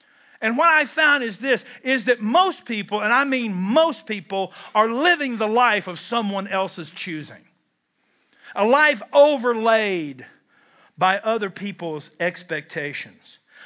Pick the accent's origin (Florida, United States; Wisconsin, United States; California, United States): Wisconsin, United States; I'm from Barron County. How much pride can you have?